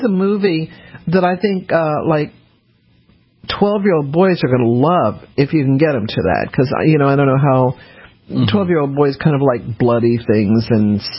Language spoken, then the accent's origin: English; Colorado, United States; I grew up in Colorado, and so forest fires were a part of my growing up